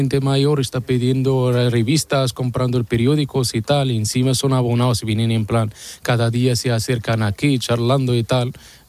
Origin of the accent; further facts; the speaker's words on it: Morocco; now in Spain; Yo soy marroquí.